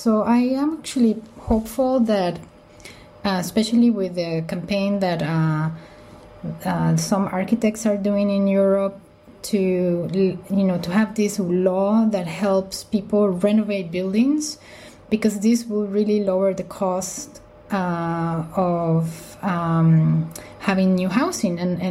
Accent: Bogotá, Colombia; English is a second language; moved away; like I grew up in Bogota, in Colombia.

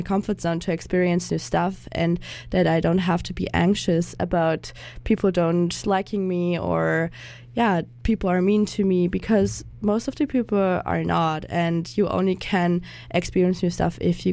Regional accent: Germany; English is a second language; now in Canada; So I'm from Germany, I'm an intern here at CJSF

